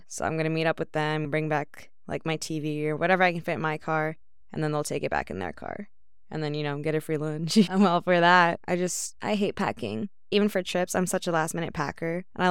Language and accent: English; Cedar Falls, Iowa, United States; I'm just from Cedar Falls. So he's like, wait, you're from Iowa?